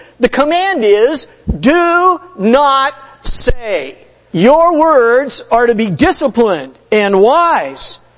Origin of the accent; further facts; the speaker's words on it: Los Angeles, California, United States; My brother and I were talking the other day about growing up in Los Angeles